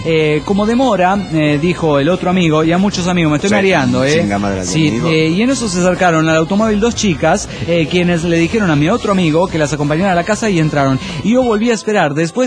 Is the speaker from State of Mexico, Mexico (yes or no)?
yes; Ecatepec, State of Mexico, Mexico; de Ecatepunk, México.